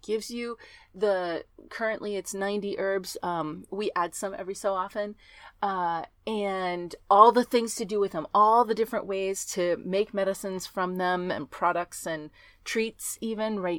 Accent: Texas, United States; First off, I grew up in Texas, and so like sea things were not a part of my life, except for like Red Lobster and Long John Silver.

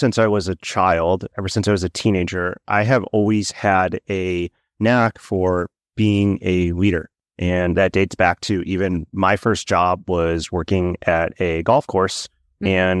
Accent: United States; So I am a son of two immigrants in the United States. I'm Chinese American, and I grew up in an incredible household full of love and compassion and support.

